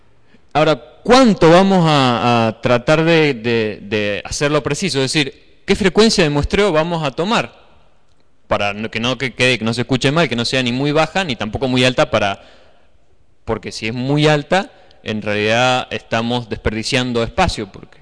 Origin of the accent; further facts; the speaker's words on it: Mendoza, Argentina; vengo de Mendoza